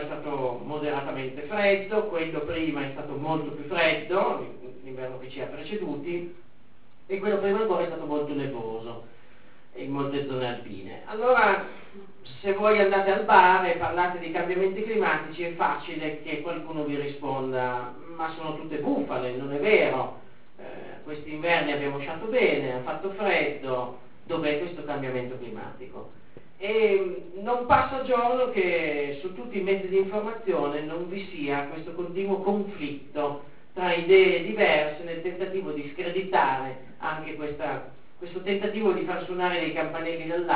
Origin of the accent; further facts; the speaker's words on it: Western Alps, Italy; Vengo anch'io da una zona alpina, non bella come la vostra, vengo dalle Alpi occidentali